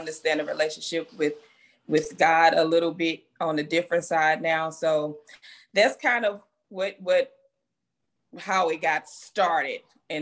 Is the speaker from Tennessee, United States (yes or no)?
no; St. Louis, Missouri, United States; now in Florida, United States; So I recently relocated to Florida. I am from Missouri. I am a Midwest girl. We don't live off on farms. We live in the city. I'm from St. Louis, Missouri.